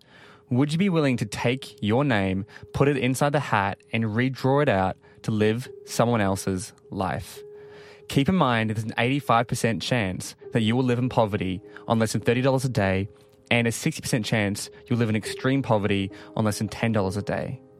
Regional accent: Timaru, Canterbury, New Zealand; So I grew up in New Zealand in a small country town called Timaru.

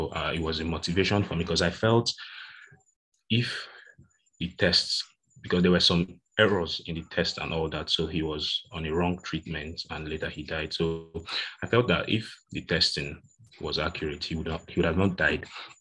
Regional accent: Nigeria; growing up in Nigerian secondary schools

